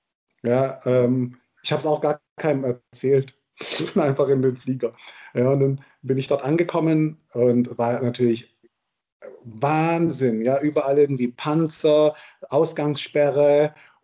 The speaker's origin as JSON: {"language": "German", "country": "Germany", "tie": "born there", "said": "Also meine Eltern sind beide Ägypter. Ja, ich bin in Deutschland geboren, aber wir waren regelmäßig in Ägypten."}